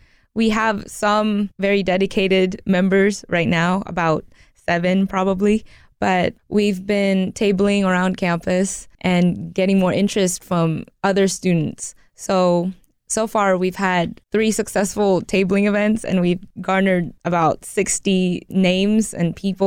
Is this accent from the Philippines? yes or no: yes; Philippines; I grew up in the Philippines, and so I've seen hunger and malnutrition and all of that food insecurity firsthand.